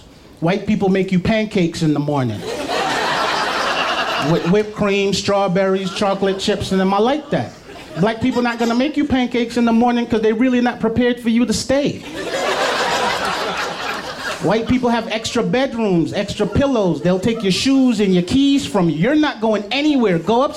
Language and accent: English; New York, United States; also born or lived in Southern United States; I grew up in New York. I lived in the South for years. I know the history of the South